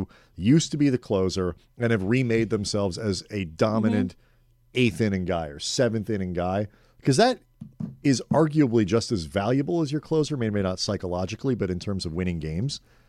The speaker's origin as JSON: {"language": "English", "town": "St. Louis", "region": "Missouri", "country": "United States", "tie": "born or raised there", "said": "I grew up in St. Louis, Cardinal fan, all that kind of stuff."}